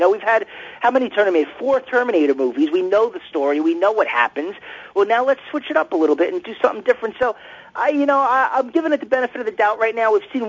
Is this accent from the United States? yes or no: yes; New York City, New York, United States; It's a great New York movie. I'm a New Yorker, so I favor those kinds of films.